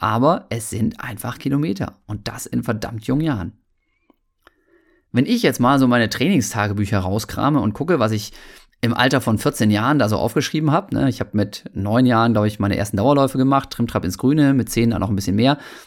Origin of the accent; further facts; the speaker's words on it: Osnabrück, Lower Saxony, Germany; ich bin ja in Osnabrück aufgewachsen, ne?